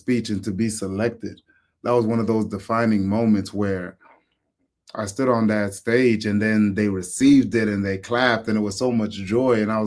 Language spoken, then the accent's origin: English; Nigeria; me, I'm Nigerian.